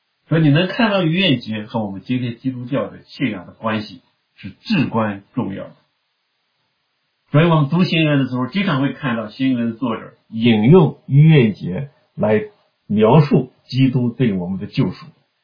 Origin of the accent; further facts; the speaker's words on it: China; 这是我们中国人的传统习惯。